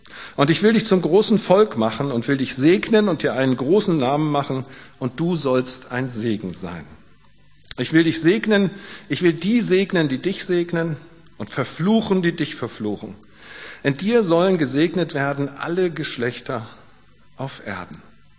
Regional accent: Schleswig-Holstein, Germany; Ich komme eigentlich aus Nordfriesland

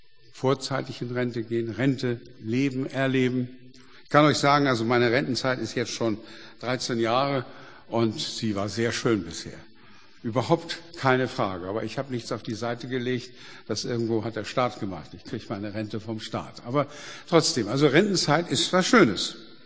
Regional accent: Germany; Wir leben in einem nie dagewesenen Überfluss in diesem Land und ich rede jetzt von Deutschland. Ich bin Deutscher und gehöre dazu.

